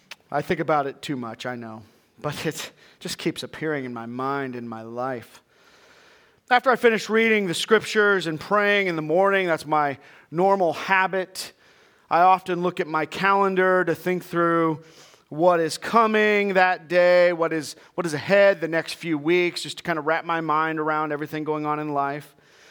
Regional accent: Colorado, United States; I grew up in Colorado. I camped my whole life.

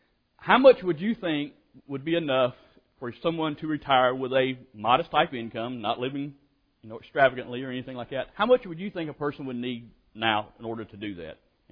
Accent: Louisiana, United States; I was born in Louisiana, though, and grew up there and got out of high school and decided I didn't want to live in a little small town that we had grown up in and wanted to get out.

